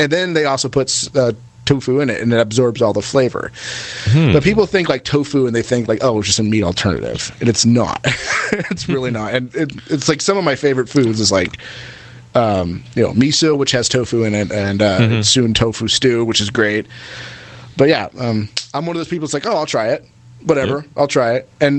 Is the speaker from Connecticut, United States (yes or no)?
no; California, United States; But I'm from California. We kind of have the same thing going on with Mexican food